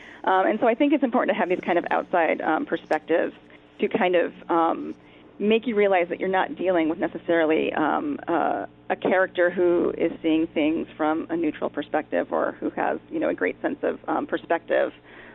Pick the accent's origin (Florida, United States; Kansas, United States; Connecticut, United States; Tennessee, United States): Connecticut, United States; Waterbury; But growing up in Waterbury, and actually throughout the Northeast